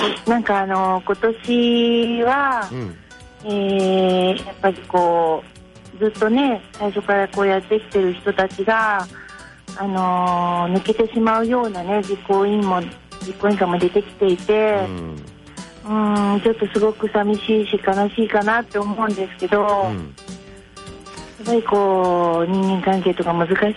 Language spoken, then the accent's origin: Japanese; Fukuoka, Japan; あ、福岡です。